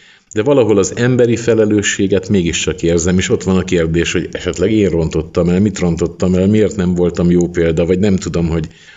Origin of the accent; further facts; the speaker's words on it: Baia Mare, Maramureș, Romania; én egy olyan egyházközségben nőttem fel, ahol szomjazták mondjuk úgy a programokat, hát nyilván persze az istenes programokat, de akár kulturális programokat is Nagybányán, a Krisztus Király templomban